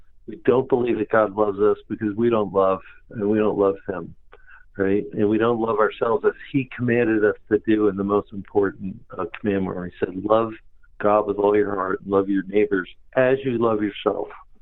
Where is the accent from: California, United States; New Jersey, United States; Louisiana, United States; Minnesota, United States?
New Jersey, United States; By a kind of a quirk of growing up in New Jersey in the 60s